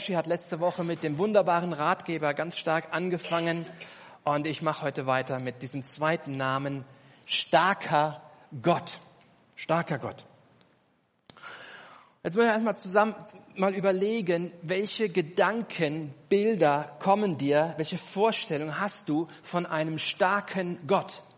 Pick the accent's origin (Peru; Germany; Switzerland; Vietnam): Germany; Ich bin in Deutschland aufgewachsen, wie viele von euch